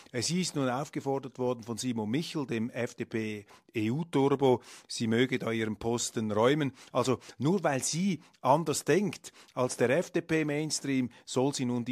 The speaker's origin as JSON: {"language": "German", "country": "Switzerland", "said": "Und am Schluss, als Schweizer, fragt man sich ja, was ist denn mit dem Bürgerlichen los?"}